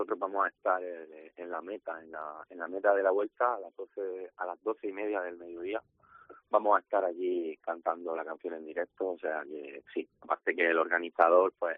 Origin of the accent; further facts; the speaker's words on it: Molina de Segura, Region of Murcia, Spain; tengo 32 años, pero llevo toda mi vida en la música. Soy de aquí, de Molina de Segura.